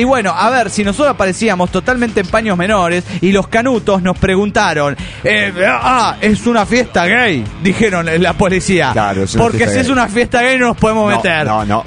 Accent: Olavarría, Buenos Aires Province, Argentina; de Olavarría, Argentina también.

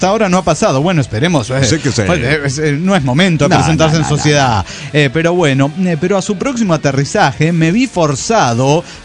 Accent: Chile; accent: Chilean; que es la única fan que tengo de mi acento chileno.

